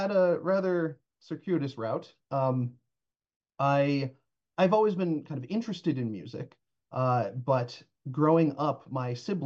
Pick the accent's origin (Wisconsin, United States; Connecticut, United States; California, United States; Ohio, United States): Connecticut, United States; Hamden; now in Binghamton, United States; I'm actually at the moment for a little longer living in Binghamton, New York, but I am originally from Hamden, New Haven area. I was born in New Haven, raised there.